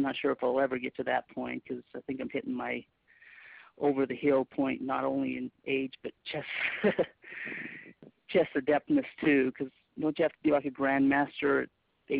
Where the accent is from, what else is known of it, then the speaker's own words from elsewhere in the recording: Utah, United States; Well, I grew up in Utah, and I started chess there around age 8.